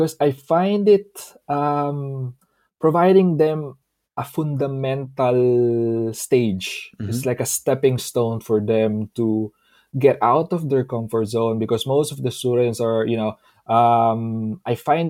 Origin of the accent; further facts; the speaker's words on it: Philippines; English is a second language; As a Filipino, you have these preconceptions about different nationalities.